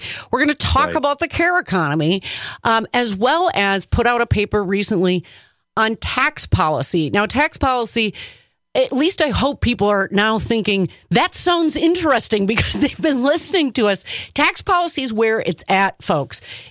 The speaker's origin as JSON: {"language": "English", "town": "Wauwatosa", "region": "Wisconsin", "country": "United States", "tie": "born or raised there", "said": "I was raised in the Catholic Church and attended a little parish called St. Pius X on the near northwest side of Milwaukee, technically in Wauwatosa. And I grew up in St. Pius X Catholic Parish."}